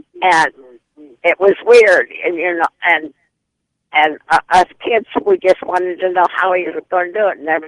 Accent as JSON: {"language": "English", "town": "Tampa", "region": "Florida", "country": "United States", "tie": "born or raised there", "said": "I was born and raised in Florida. Houdini was supposed to be in Tampa in 1941. I was just 16 years old."}